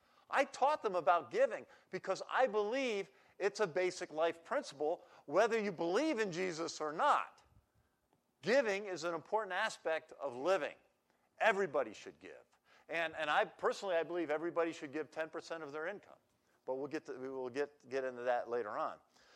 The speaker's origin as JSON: {"language": "English", "region": "New York", "country": "United States", "tie": "born or raised there", "said": "So anyway, I'm from New York, but I actually grew up in a farming community and dairy farming."}